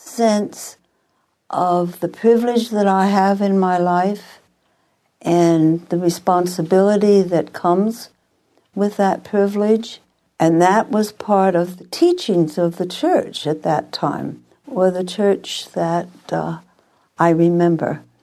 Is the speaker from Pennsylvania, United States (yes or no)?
yes; Pennsylvania, United States; This was in the Pennsylvania Dutch area, the eastern part of Pennsylvania, near Reading, Kutztown, Pottsville.